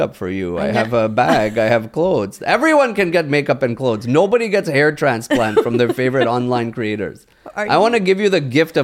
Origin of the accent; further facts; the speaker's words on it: India; I can make fun of Indians because I'm Indian.